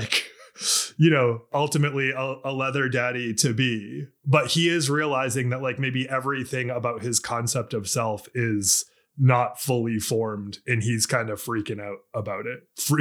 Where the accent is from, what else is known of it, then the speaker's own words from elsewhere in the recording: Maine, United States; I grew up in Maine and there was a Cruising Panic in Maine.